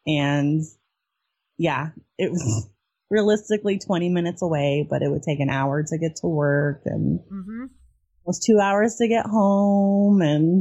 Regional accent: Turlock, California, United States; also born or lived in Glendale; To my hometown of Turlock in that October.

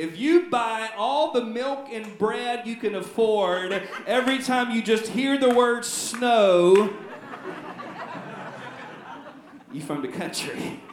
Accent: the South, United States; I'm glad I grew up in the South because I get to hear all this stuff.

